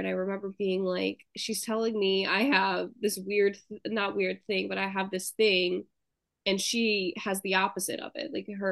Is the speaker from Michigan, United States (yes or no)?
yes; Michigan, United States; now in Philadelphia, United States; I'm 24 years old. I work and live in Philadelphia right now, but I grew up in Michigan